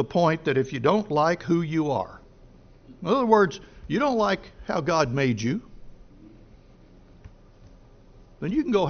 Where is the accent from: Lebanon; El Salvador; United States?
United States; After all, I'm an American, you know.